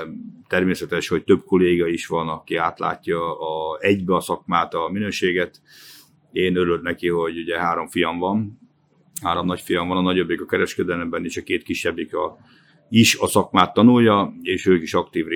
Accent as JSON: {"language": "Hungarian", "town": "Lipót", "region": "Győr-Moson-Sopron", "country": "Hungary", "tie": "born there", "said": "Tulajdonképpen ugye Lipóton születtem, ez a kis 700-750 lakósú települést szeretem"}